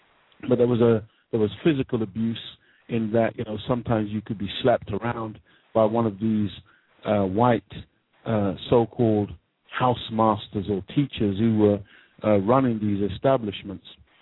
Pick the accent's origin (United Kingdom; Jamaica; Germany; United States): Jamaica; accent: Jamaican; other students, white students in my class, laughing at me every time I opened my mouth because I had my beautiful Jamaican accent.